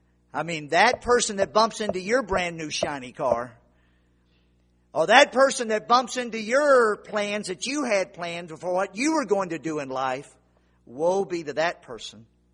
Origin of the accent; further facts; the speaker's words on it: Louisiana, United States; I grew up in Louisiana, and there was a certain bayou that my family and I fished on my entire time I was growing up.